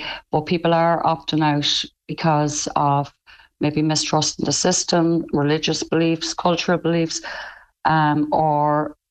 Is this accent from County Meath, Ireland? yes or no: yes; Trim, County Meath, Ireland; now in Kerry, Ireland; I'm from Trim. … live in Trim